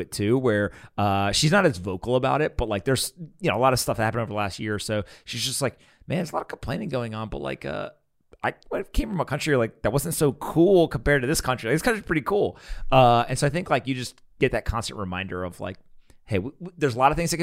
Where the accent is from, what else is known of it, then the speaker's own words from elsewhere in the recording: United States; born there; I was born in the United States and I never had to worry about hyperinflation.